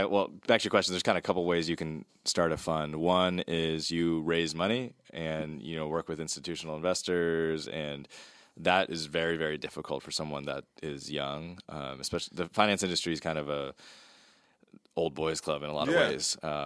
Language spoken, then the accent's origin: English; Maryland, United States; Yeah, so I grew up in Maryland, right outside D.C., like maybe 20 minutes from D.C.